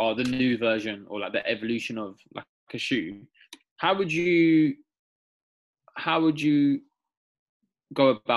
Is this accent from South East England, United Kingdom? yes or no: no; London, United Kingdom; so when I was growing up in London, there was a spate